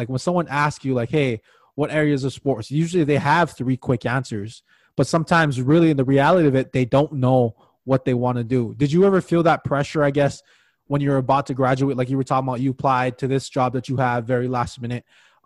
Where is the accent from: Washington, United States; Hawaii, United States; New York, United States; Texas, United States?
Hawaii, United States; now in Crookston, United States; I'm originally from Hawaii, so I do love the outdoors, but then I'm in Crookston, Minnesota.